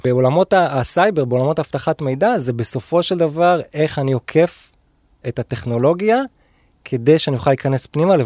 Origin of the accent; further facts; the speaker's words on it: Rishon LeZion, Central District, Israel; אני בן 43, גדלתי בראשון לציון, ילדות נורמלית ורגילה